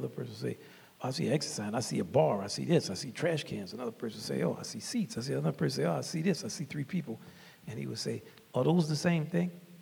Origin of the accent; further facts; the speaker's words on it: New Orleans, Louisiana, United States; they would know I'm from Pigeontown, and they were sitting there at New Orleans Philharmonic